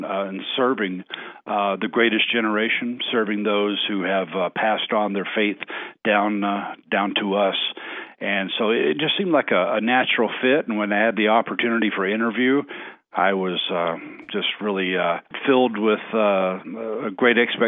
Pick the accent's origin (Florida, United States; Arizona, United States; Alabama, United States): Alabama, United States; now in Montana, United States; But, you know, I grew up in Alabama, and there's that thing called Southern hospitality in Alabama.